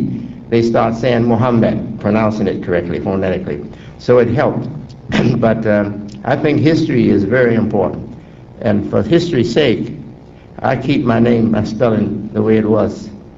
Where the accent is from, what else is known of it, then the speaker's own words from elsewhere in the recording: Hamtramck, Michigan, United States; born there; here in Detroit, city of my birth. I was born in Hamtramck, Michigan, October 30th, 1933.